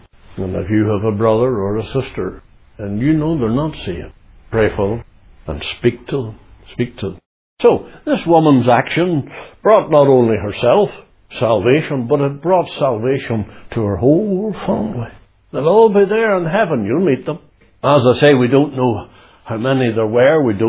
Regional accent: London, United Kingdom; accent: Cockney; And I had this Cockney accent coming from London, and I was only small. But I picked it up from those around me.

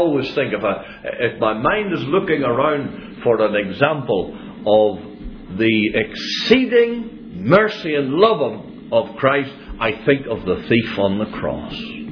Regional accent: Northern Ireland, United Kingdom; Not because we come from Northern Ireland where we make big issues out of such matters.

